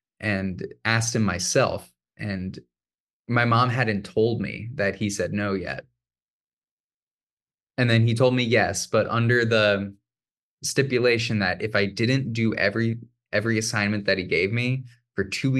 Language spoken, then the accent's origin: English; Webster Groves, Missouri, United States; also born or lived in Anaheim / Maryland / Ohio; I was born in Anaheim and then lived in like Maryland and Ohio for a little bit, but then did middle school and high school in St. Louis, Missouri. Specifically a town right outside of St. Louis called Webster Groves.